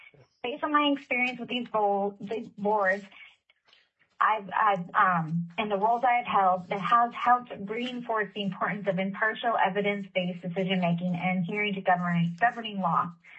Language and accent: English; Fairbanks, Alaska, United States; I'm a lifelong Alaskan born and raised in Fairbanks